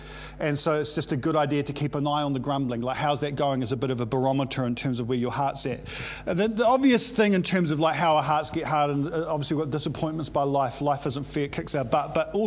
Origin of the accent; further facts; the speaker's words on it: Waikanae, Wellington, New Zealand; He actually was based in my hometown, Waikanae, when I was growing up.